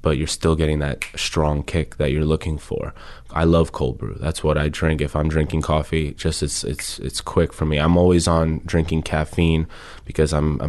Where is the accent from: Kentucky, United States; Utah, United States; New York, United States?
New York, United States; I'm from New York, so we will see.